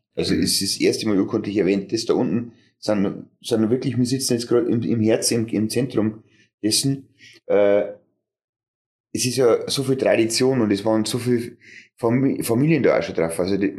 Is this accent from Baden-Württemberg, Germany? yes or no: no; Höllhöhe, Bavaria, Germany; weißt du, wo ich aufgewachsen bin? Auf der Höllhöhe.